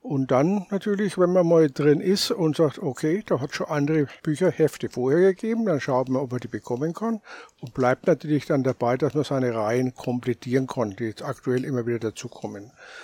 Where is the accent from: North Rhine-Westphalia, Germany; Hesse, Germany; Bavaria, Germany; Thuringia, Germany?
Bavaria, Germany; Nuremberg; born there; Ich als gebürtiger Nürnberger